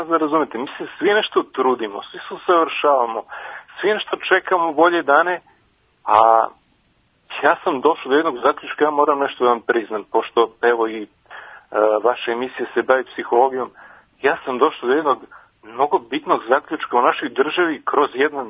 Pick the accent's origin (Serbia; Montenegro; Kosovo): Serbia; Niš, Southern and Eastern Serbia; recimo ja sam iz Niša.